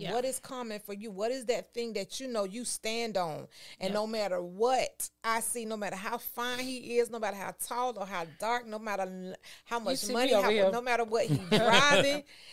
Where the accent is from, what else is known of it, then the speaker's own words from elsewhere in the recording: Georgia, United States; You know, and I'm from Georgia.